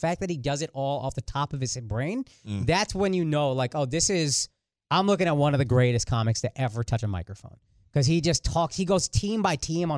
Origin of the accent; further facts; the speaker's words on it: Plano, Texas, United States; also born or lived in Frisco / Dallas / Houston; I grew up in Plano and then I moved to Frisco when I was in 11th grade in 2000. So like still small Frisco. And then we moved from there in like 2005, 2006 and lived in Dallas for like 10 years.